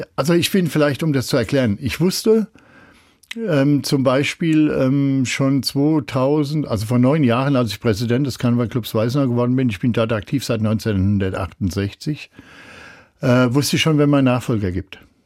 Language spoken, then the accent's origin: German; Mainz, Rhineland-Palatinate, Germany; Da ist eine Bank und ich bin ja gebürtiger Hechtsheimer.